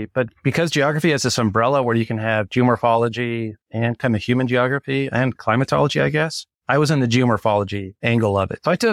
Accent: San Diego, California, United States; I grew up in San Diego.

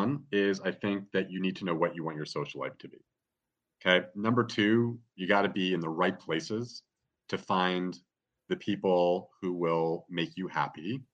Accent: New York City, New York, United States; And, you know, I come from New York City where I used to work on Wall Street

